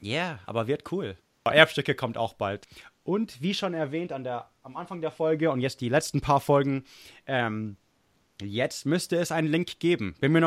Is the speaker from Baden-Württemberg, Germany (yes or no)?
no; Munich, Bavaria, Germany; München, meine Heimatstadt München, die ich liebe, die ich so toll finde. Ich liebe Münchner.